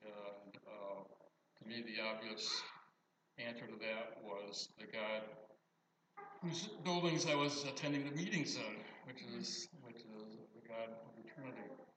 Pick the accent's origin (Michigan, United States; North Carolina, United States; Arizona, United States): Michigan, United States; East Lansing; I'm from a family that were original settlers of this town, but I was born and raised in East Lansing, Michigan.